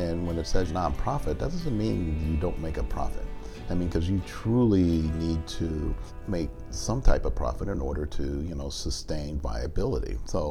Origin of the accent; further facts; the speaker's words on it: Chicago, Illinois, United States; Yeah, well, born and raised in the Midwest, pretty much spent most of my life in Chicago.